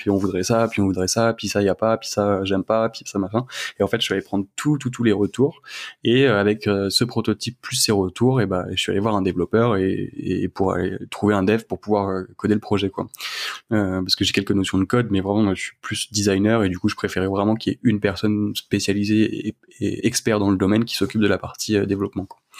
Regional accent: Meudon, Île-de-France, France; moi, j'ai grandi à Meudon, donc dans le 92

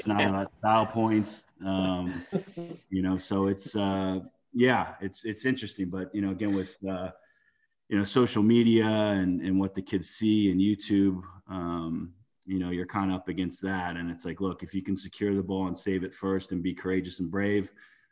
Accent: Fort Lauderdale, Florida, United States; growing up in Fort Lauderdale, watching the Strikers as a kid

